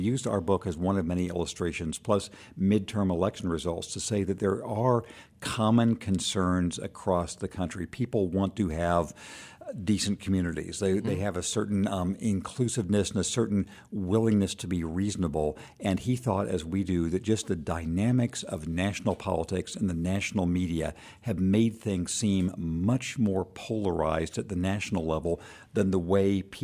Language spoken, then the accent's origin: English; Redlands, California, United States; I grew up in Redlands, California, about 30,000 people when I was growing up there. It's right next to San Bernardino